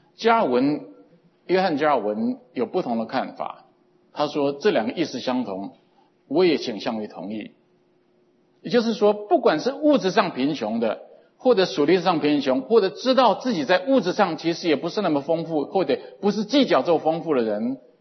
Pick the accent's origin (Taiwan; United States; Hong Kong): Hong Kong; 我是来自香港的女强盗